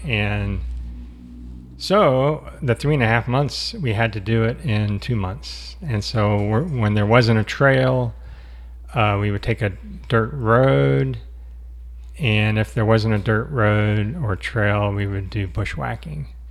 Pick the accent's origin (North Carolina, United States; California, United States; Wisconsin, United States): California, United States; We grew up in Southern California, and so there wasn't a lot of snow.